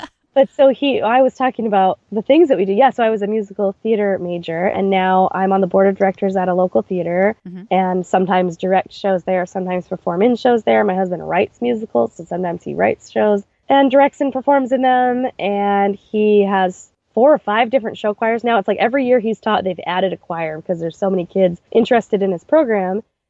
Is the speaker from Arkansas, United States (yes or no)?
no; Maine, United States; I grew up in Southern Maine. I went to University of New Hampshire, and there was a theme park nearby that I grew up going to.